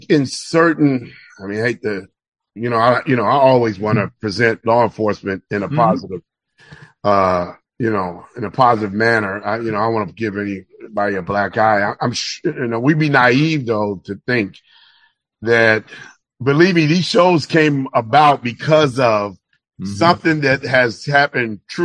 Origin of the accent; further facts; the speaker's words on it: Chicago, Illinois, United States; I was from Chicago, so they didn't know me, so they brought me in.